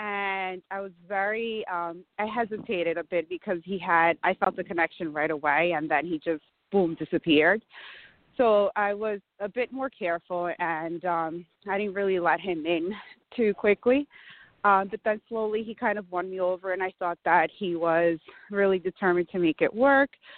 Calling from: Valley Stream, New York, United States; Yeah, correct, Valley Stream.

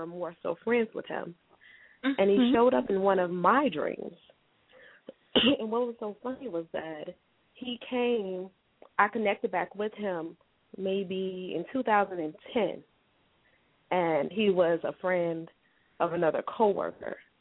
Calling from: Georgia, United States; I'm calling from Georgia.

